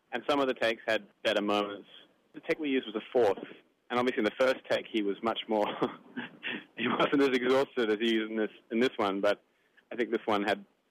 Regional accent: Australia; And for me, as an Australian, we were in a very privileged position

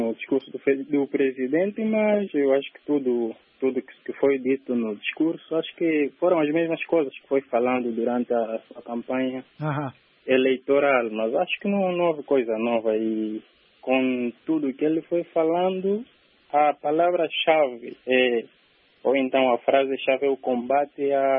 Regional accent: Cabinda, Angola; eu sou de Cabinda, natural de Cabinda.

